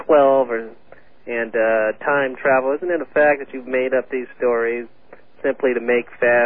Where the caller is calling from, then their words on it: California, United States; liberal in California.